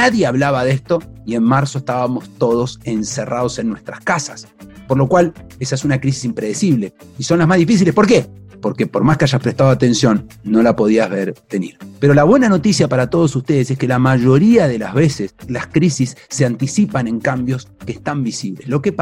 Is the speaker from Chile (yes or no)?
no; Argentina; Soy argentino, desde que soy pequeño que vivo en crisis